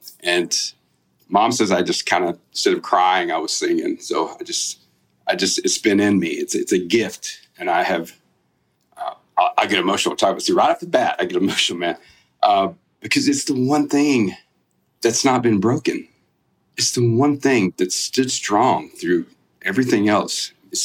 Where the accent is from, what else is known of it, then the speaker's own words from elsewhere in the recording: Alabama, United States; It's so crazy because I grew up in South Alabama.